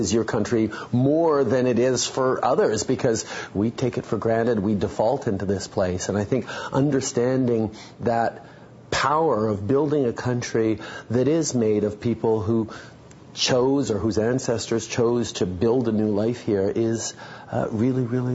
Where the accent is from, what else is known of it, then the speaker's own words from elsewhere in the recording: Canada; born there; as proud as I am of being Canadian, as proud I am of Canada, I didn't get to choose this place. I was born here